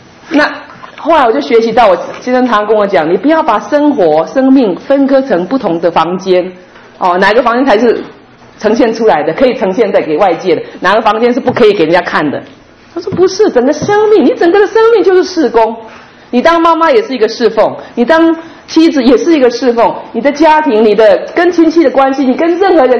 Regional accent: Taiwan; born there; 为什么我是生在台湾，为什么不是生在苏丹，为什么不是生在印度东北？

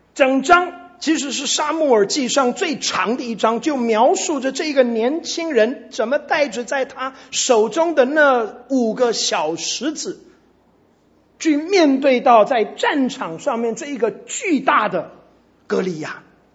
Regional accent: United States; Chinese is a second language; 因为我是外国人，好，美国人呢

